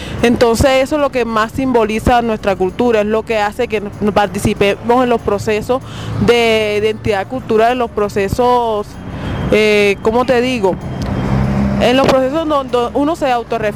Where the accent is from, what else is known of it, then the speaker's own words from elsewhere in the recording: Mahates, Bolívar, Colombia; soy de Mates, Bolívar, comunidad afrodescendiente. Es la cabecera municipal del corregimiento de San Basilio de Palenque.